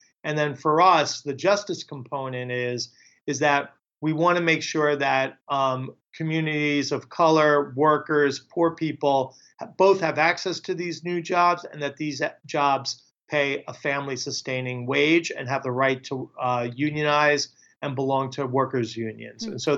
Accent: New York, United States; An example, I'm from New York.

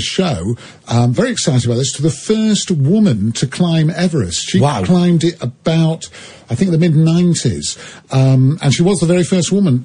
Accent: Manchester, North West England, United Kingdom; I'm not from there, actually. I'm from Manchester originally.

